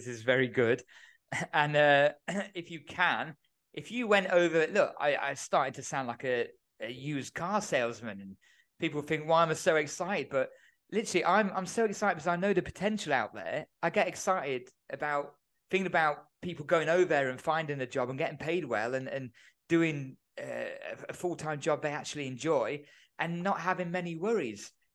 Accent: England, United Kingdom; I've got a UEFA A. I'm from England, you know.

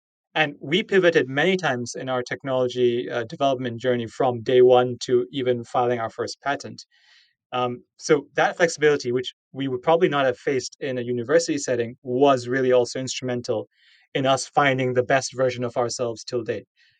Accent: Singapore; Because I grew up in Singapore, which is near the tropics, but it's an island country.

